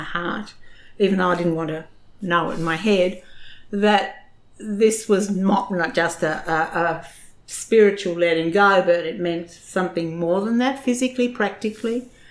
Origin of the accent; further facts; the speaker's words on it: Tasmania, Australia; Because I think growing up in Tassie was... very precious to me.